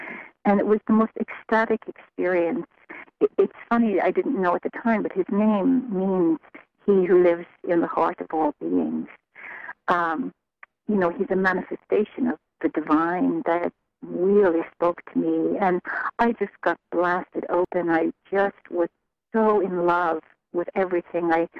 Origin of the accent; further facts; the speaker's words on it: Ireland; You know, I grew up in Ireland